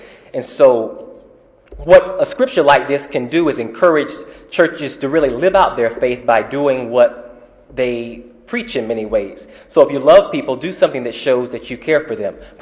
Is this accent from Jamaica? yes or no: no; Florida, United States; I know growing up in Sunday school in Florida, hearing things like we see on the left of this slide